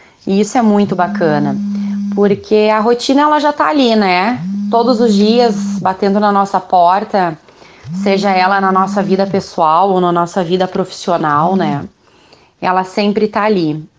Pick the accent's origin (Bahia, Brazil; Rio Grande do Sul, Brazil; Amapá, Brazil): Rio Grande do Sul, Brazil; Campo Bom; eu sou de Campo Bom, bem pertinho aqui é da Grande Porto Alegre, aqui ao lado de Novo Hamburgo.